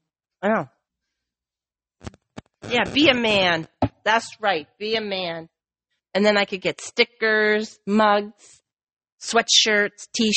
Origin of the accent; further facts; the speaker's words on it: Canada; Because I'm Canadian.